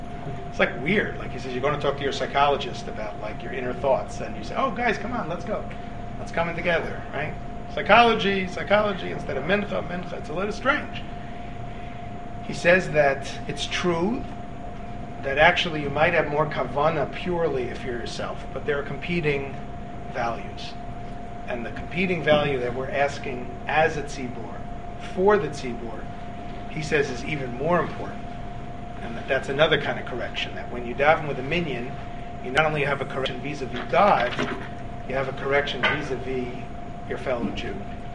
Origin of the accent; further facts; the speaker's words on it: Bronx, New York, United States; And I grew up in the Bronx, so it was like a really big deal.